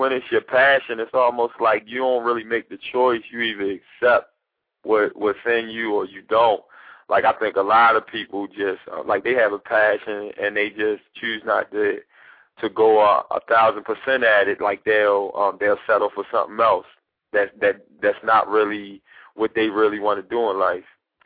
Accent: Baltimore, Maryland, United States; I'm from the hood. I'm from West Baltimore, Bentlow and Riggs Avenue.

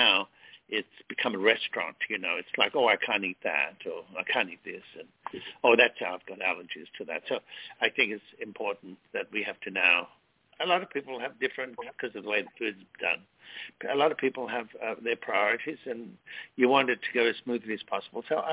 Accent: Australia; I like the sun because I was brought up in Australia that way

